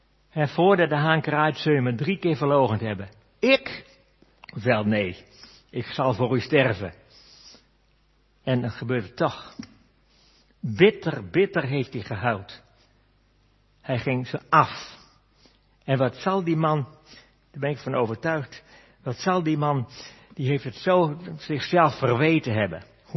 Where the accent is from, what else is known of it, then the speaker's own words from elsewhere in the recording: Netherlands; En natuurlijk, wij zijn Hollanders.